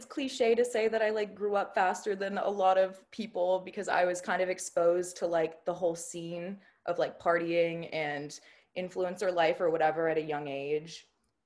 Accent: Los Angeles, California, United States; Yes, born and raised

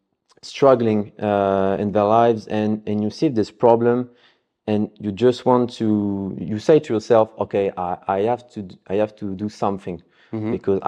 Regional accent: Paris, Île-de-France, France; English is a second language; So I'm living in from Paris.

